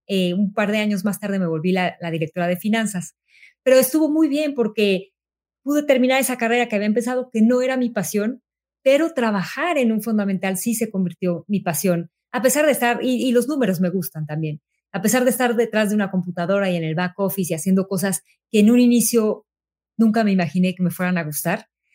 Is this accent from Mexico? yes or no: yes; Mexico; moved away as an adult; now in United States; yo nací y crecí en México. Hace 8 años nos vinimos a vivir a Estados Unidos, pero yo viví toda mi vida en México